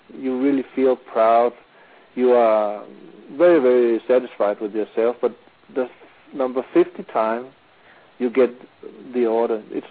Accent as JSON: {"language": "English", "country": "Mexico", "moved": "as an adult", "said": "The thing is that I came here from Mexico together with my wife and a little daughter, and we really needed a lot of money."}